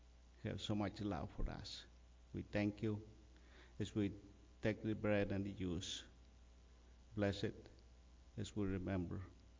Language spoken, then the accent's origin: English; Mexico; when I was young, long time ago, growing up in Mexico, our family and others in our community would come together to help with big projects that needed to be done.